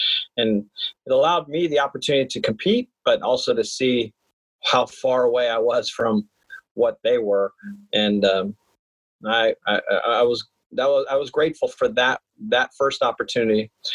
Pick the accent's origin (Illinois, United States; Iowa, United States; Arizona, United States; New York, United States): Arizona, United States; Tucson; You know, I grew up in Tucson, Arizona, and had a dream of playing college basketball one day. And, you know, a kid from the South Side, you know, I'm a Hispanic player.